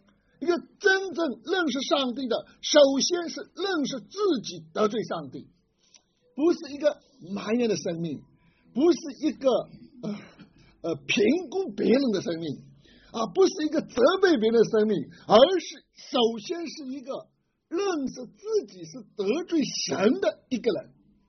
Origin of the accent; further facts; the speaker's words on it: China; 我们中国人就常常有个词叫这个人叫什么披麻戴孝啊